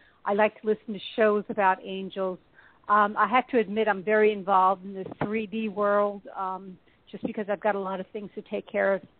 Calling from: New York, United States; I'm calling from New York.

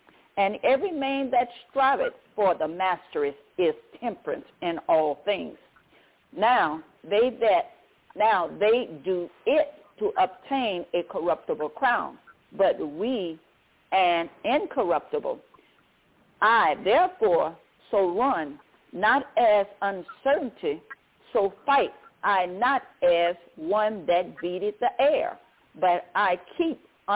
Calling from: Baton Rouge, Louisiana, United States; I'm calling from Baton Rouge, Louisiana.

